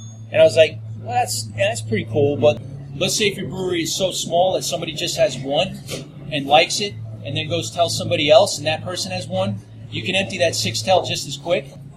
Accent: Queens, New York, United States; a neighbor that I had growing up in Queens. I happened to be born and raised in the boroughs. This is kind of like an opportunity for me to pay tribute to where I'm from.

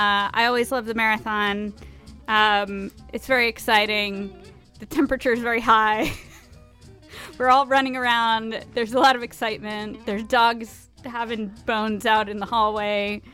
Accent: Jersey City, New Jersey, United States; I grew up around here. I was born in Jersey City

